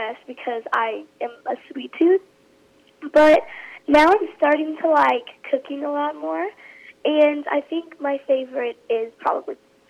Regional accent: Indiana, United States; we're both from Indiana

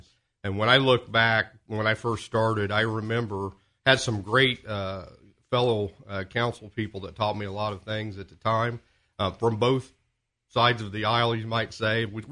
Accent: Clay City, United States; Well, I'm from Clay City, graduate of Clay City High School, proudly can say

